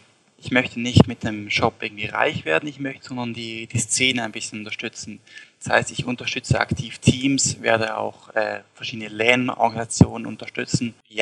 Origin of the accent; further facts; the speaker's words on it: Switzerland; Ich komme aus der Schweiz. Ich bin 20 Jahre alt